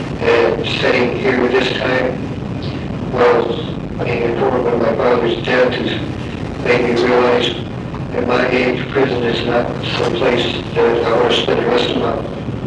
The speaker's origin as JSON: {"language": "English", "region": "Texas", "country": "United States", "tie": "born or raised there", "said": "Once I get back to my home state of Texas with my sisters"}